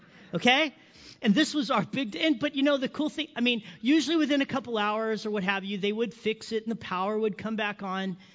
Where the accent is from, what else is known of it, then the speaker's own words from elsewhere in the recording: Big Bear, California, United States; So I call myself a hick. I'm a hick from Big Bear. So I grew up in Big Bear. That's where all the snow is right now.